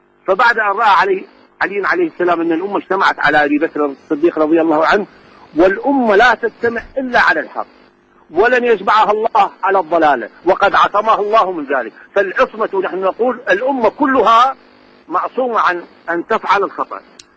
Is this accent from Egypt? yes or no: no; Iraq; أنا هاشمي قريشي من العراق.